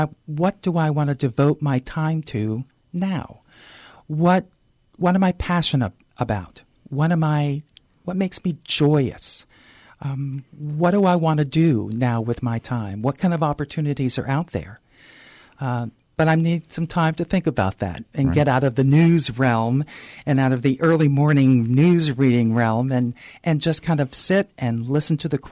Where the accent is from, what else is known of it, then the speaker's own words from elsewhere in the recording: New England, United States; also born or lived in Midwest; moving here from the Midwest and growing up in New England.